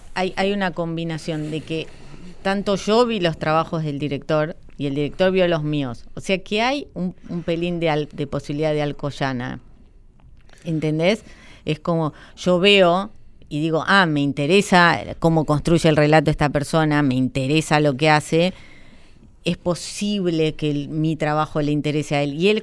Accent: Argentina; era como el argentino que había ido a esa escuela.

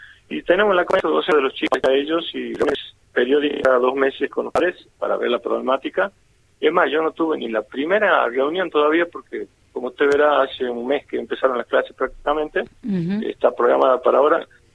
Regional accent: Villa Quintero, Tucumán, Argentina; now in Concepción, Argentina; Yo estoy hace 26 años, soy hijo adoptivo de Concepción, pero en realidad yo soy originario de Villa Quintero, un pueblito que está a 11 kilómetros.

